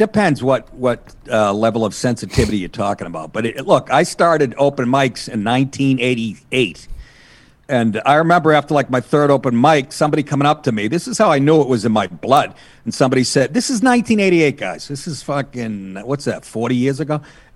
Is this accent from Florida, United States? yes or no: no; Boston, Massachusetts, United States; born there; Yes, I was born in the Boston area, and I sure am.